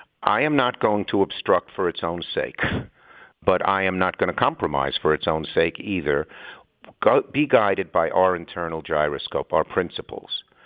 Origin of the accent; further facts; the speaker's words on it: New York, United States; But in any case, you know, I'm a New Yorker, and I talk right at him.